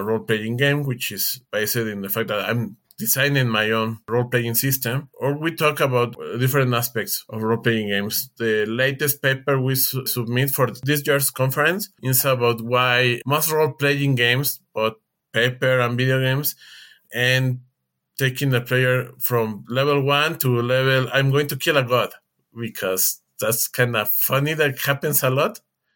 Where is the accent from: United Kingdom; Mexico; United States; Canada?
Mexico; I'm from Mexico.